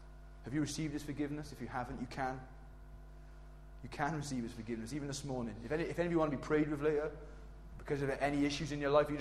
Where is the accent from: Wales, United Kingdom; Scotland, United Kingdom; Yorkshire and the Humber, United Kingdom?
Wales, United Kingdom; I like getting poetic sometimes. I'm Welsh.